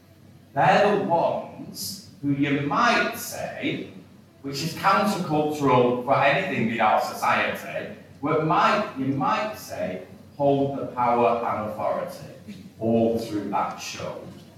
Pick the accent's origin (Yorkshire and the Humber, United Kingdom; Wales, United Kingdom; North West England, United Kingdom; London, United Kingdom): North West England, United Kingdom; Blackburn; I was brought up in Blackburn. Has anybody heard of that?